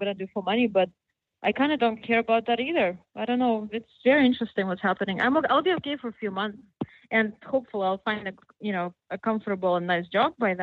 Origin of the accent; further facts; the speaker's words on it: Russia; English is a second language; I was raised in such an environment where basically, well, not just my family, but my culture. I'm from Russia, and it was a really bad time.